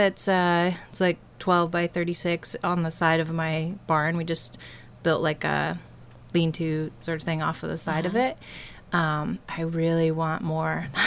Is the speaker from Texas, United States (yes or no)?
no; Nassau, Washington, United States; I grew up in Nassau, Washington, and I've lived away for about 10 years. I just moved back a little over a year ago.